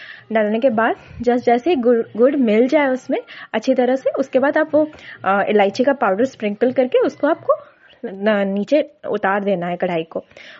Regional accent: Bhubaneswar, Odisha, India; मैं उड़ीसा भुवनेश्वर से हूँ।

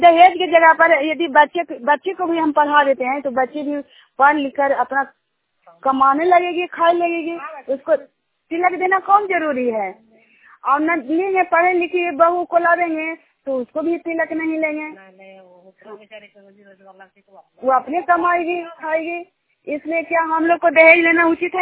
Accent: Juniyar, Bihar, India; मैं जुनियार ग्राम के रहने वाली हूँ और नालंदा जिला का निवासी हूँ।

